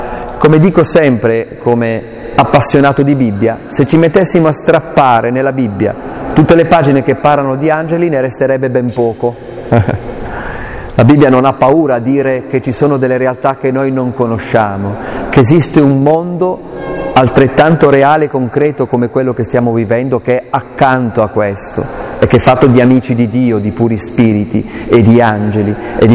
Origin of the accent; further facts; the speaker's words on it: Aosta Valley, Italy; Io vengo dalla montagna, sono un valdostano un po' atipico perché sono piuttosto loquace, parlo tanto